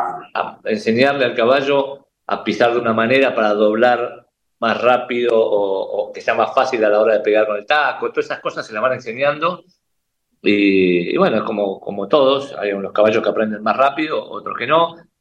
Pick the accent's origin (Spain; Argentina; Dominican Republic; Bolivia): Argentina; creo que ese es nuestro símbolo, ¿no? Como caballo argentino.